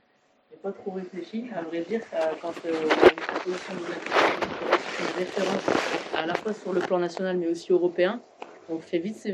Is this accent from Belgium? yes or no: no; Hauts-de-France, France; que j'ai, moi, que je viens du Nord. Parce que dans le Nord, on est, on va dire, sur ce côté un peu combattant. Enfin, moi, mon grand-père était mineur, donc j'ai eu toujours ça dans le sang.